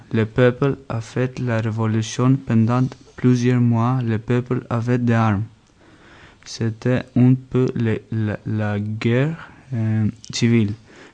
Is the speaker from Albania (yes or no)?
yes; Albania; French is a second language; je viens d'Albanie, j'habite un petit village.